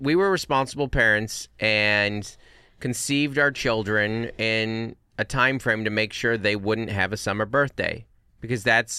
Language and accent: English; Seattle, Washington, United States; Well, I grew up in Seattle, so if you had a birthday in July, it's probably still raining.